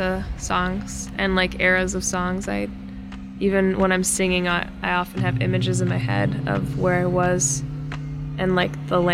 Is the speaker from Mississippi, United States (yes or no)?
no; Michigan, United States; also born or lived in Massachusetts; I was living in Massachusetts and I'm from Michigan, so when I was living there, I was like kind of idealizing Michigan in this way.